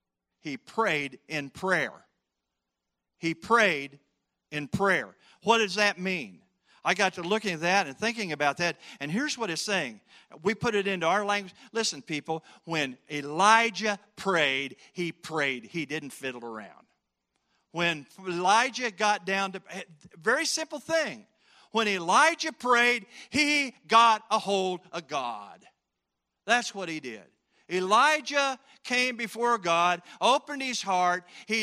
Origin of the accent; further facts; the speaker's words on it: Effingham, Illinois, United States; He found out I was from Illinois, and I was from central, over, I was raised over around Effingham